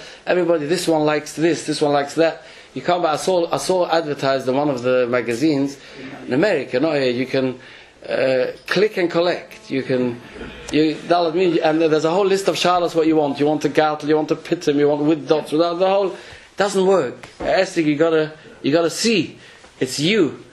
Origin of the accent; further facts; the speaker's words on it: England, United Kingdom; Because I'm English, and English, yeah, I said, no, put the English ones.